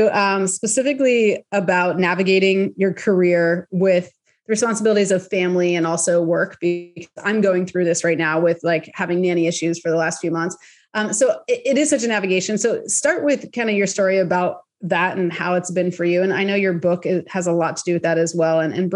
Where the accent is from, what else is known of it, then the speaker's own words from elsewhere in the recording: California, United States; I'm from the Bay Area, so I know how bad it is.